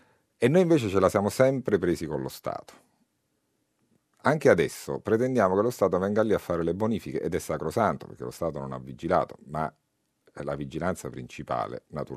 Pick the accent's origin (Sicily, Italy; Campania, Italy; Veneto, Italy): Campania, Italy; io sono un figlio di quella terra, nel senso che io non sono napoletano di città, sono napoletano della Terra dei Fuochi. E quindi, come dire, sono cresciuto tra i veleni